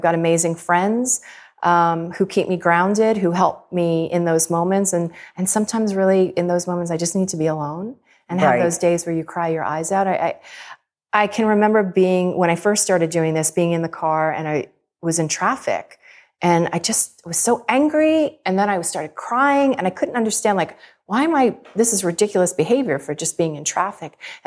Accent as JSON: {"language": "English", "town": "New York City", "region": "New York", "country": "United States", "said": "I'm a New Yorker, and I still keep discovering things there"}